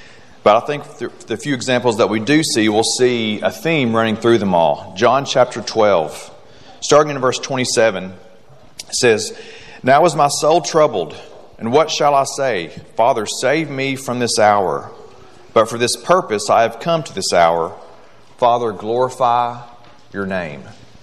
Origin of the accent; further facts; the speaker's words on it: Kentucky, United States; I grew up in Kentucky, and we don't get a whole lot of tornadoes out there